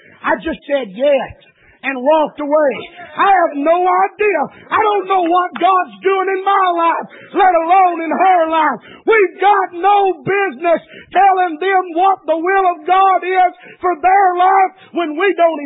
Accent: Alabama, United States; And I ain't smart. I'm from Alabama, y'all.

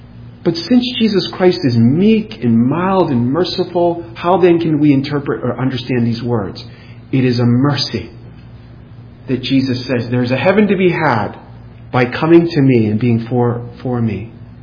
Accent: New England, United States; moved away; We're from New England. I don't think they have lizards in New England. I don't think I remember seeing one. When we moved to Tallahassee, you have those little geckos everywhere.

